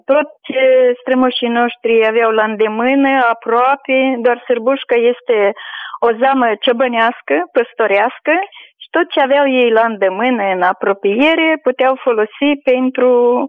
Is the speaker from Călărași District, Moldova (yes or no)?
yes; Palanca, Călărași District, Moldova; noi suntem din Palanca Călăraș.